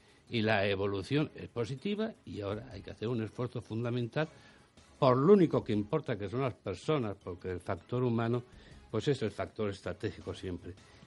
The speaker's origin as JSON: {"language": "Spanish", "country": "Spain", "said": "A nosotros, como españoles, no nos interesa la diversidad"}